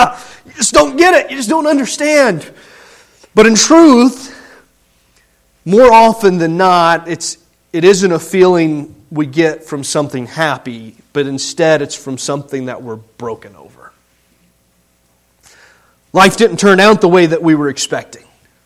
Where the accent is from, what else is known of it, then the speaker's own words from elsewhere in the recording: Indiana, United States; And I grew up in Indiana.